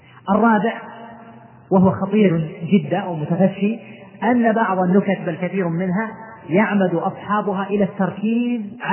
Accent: Saudi Arabia; عندنا في السعودية مثلا فيه مناطق معينة

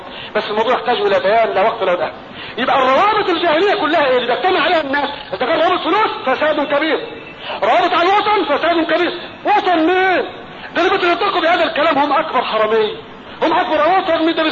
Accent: Egypt; وانا مصري

